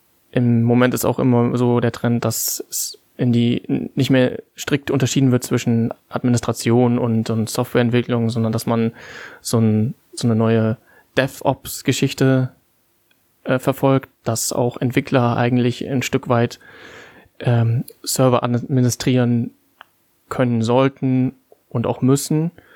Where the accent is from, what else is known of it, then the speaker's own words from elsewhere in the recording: Bremerhaven, Bremen, Germany; wieder zurück in meine Heimat zu gehen und an der Hochschule Bremerhaven mein Informatikstudium fortzusetzen.